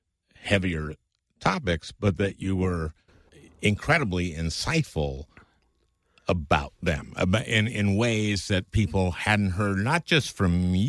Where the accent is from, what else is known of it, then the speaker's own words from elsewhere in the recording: St. Louis Park, Minnesota, United States; I grew up in St. Louis Park